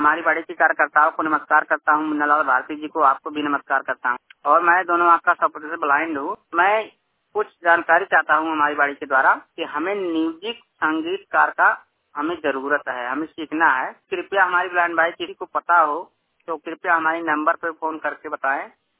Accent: Ramnagar Kathautiya, Uttar Pradesh, India; मेरा गांव का नाम है ग्राम रामनगर कठौतिया और जिला बस्ती है।

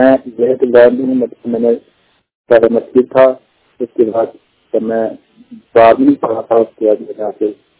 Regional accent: Uttarakhand, India; मैं जिला नगर उत्तराखंड से हूँ।

